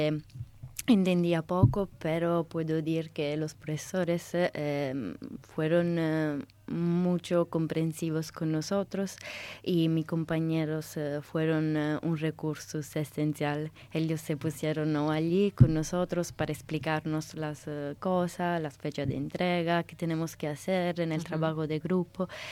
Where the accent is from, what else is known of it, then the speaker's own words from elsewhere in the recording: Italy; Spanish is a second language; sin duda me siento una ciudadana italiana, pero también una ciudadana del mundo